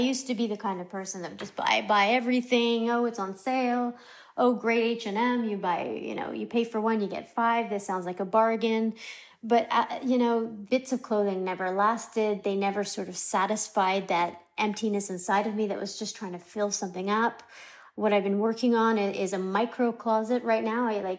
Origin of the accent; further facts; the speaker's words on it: Canada; growing up in Canada.